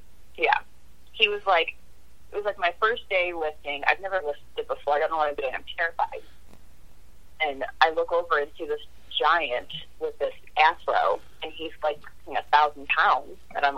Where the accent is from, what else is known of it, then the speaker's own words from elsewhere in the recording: Sycamore, Illinois, United States; I would say I was from Chicago because, like, no one knew where Sycamore was.